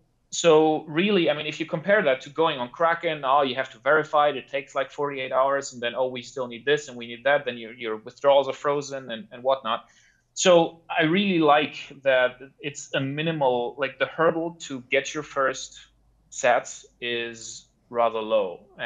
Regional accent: Germany; now in Switzerland; So I'm originally from Germany, but I've been in Switzerland for close to a decade now already.

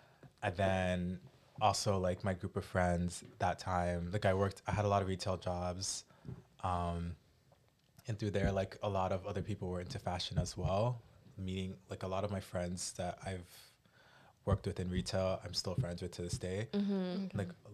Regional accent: Toronto, Ontario, Canada; I grew up born and raised in Toronto. Mm. I grew up downtown in the city.

